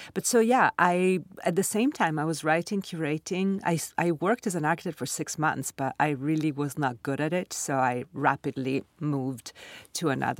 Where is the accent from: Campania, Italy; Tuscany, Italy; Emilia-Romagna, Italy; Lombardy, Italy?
Lombardy, Italy; Milan; English is a second language; moved away as an adult; also born or lived in Sardinia; now in New York City, United States; I grew up in Milan, in Italy. I was born in Sardinia and I lived with my parents, you know, in different parts of Italy because of my father's job. But then Milan was their city and is my city. And I was here until 24 years ago when I came to New York City.